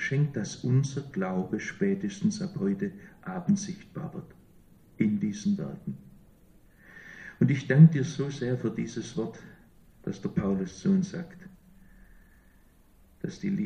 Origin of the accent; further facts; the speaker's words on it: Baden-Württemberg, Germany; Ich bin Schwabe gewesen.